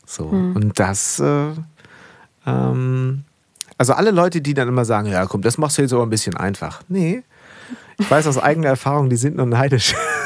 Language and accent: German; Schleswig-Holstein, Germany; Ich bin auch so ein Nordseekind. Also bei mir, ich bin groß geworden in Schleswig-Holstein tatsächlich. Und da war natürlich so in der Nähe zu Dänemark.